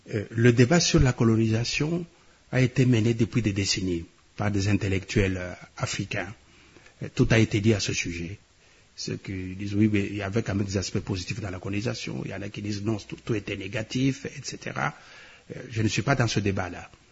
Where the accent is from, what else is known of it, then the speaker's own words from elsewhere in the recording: DR Congo; Et nous sommes des Congolais